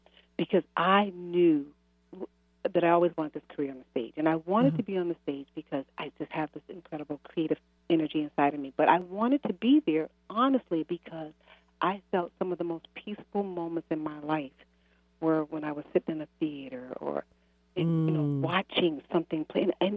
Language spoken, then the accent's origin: English; Chicago, Illinois, United States; now in Massachusetts, United States; No, I'm from Chicago. I've lived, in Massachusetts most of my life.